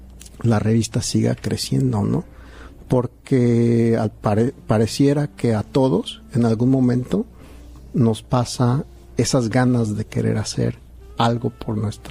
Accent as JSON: {"language": "Spanish", "country": "Mexico", "said": "Yo soy mexicano y nos defendemos como mexicanos, ¿no?"}